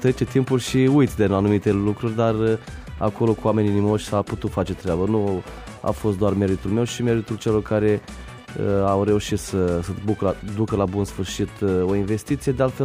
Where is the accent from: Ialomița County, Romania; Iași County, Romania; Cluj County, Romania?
Iași County, Romania; Iași; Sunt un fan al Stelei, dar sunt un ieșean mântru zilele astea